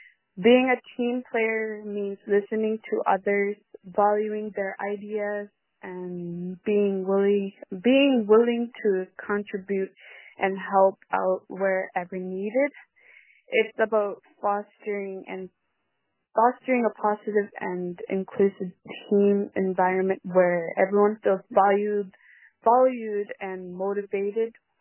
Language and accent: English; Coral Harbour, Nunavut, Canada; and I'm from Coral Harbor.